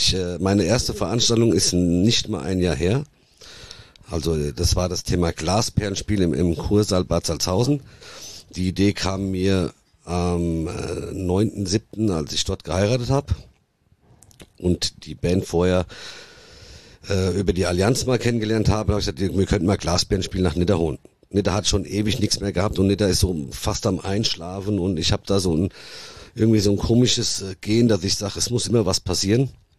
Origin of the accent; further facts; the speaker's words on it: Southern Italy, Italy; accent: Hessian; Ich habe den Dialekt ganz gut drauf. Wir kommen aus Süditalien. Den Dialekt kann ich super. Das rein Italienische ist sehr schwierig. Ihr hört ja auch, dass ich einen hessischen Dialekt habe.